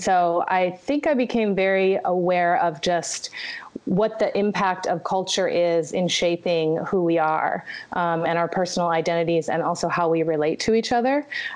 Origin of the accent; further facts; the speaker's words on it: Egypt; also born or lived in Thailand / Saudi Arabia; I grew up in Egypt. I was actually born in Thailand. I identify as Thai American, being that my mother's Thai and my dad is American. Growing up in Egypt allowed me another cultural context.